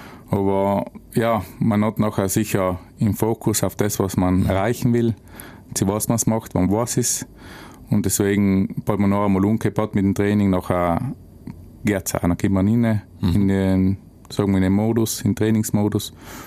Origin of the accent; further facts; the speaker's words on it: Italy; sie zeigen, dass wir als Italiener eben bei den Besten von der Welt dazugehören.